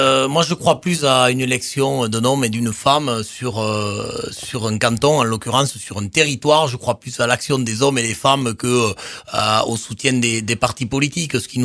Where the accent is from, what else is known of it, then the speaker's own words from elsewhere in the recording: Marcillac-Vallon, Occitanie, France; also born or lived in Novial; je suis né à Novial, hein, donc j'ai grandi, j'ai été scolarisé à Marciac-Vallon